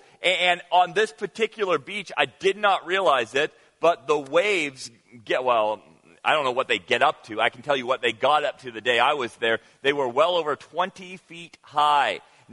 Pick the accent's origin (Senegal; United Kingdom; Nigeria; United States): Senegal; As a child growing up in Senegal, one of my favorite activities